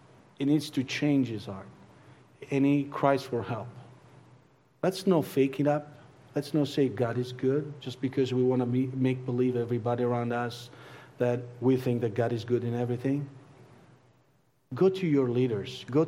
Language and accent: English; Italy; accent: Italian; English is a second language; Now listen to me carefully. Not because of my Italian accent.